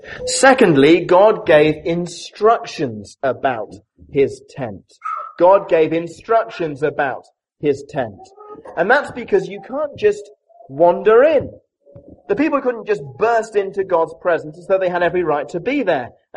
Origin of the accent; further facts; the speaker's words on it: Kenya; some of you know that I grew up in Kenya.